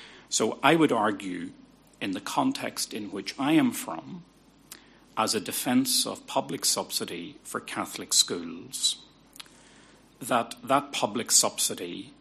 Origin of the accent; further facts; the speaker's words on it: Northern Ireland, United Kingdom; now in Australia; I'm a guest in Australia. So I'm not Australian, and so what I will temper my views. I'll be careful about. I know in a Northern Irish context, what unites both communities is somebody from the outside telling us what to do.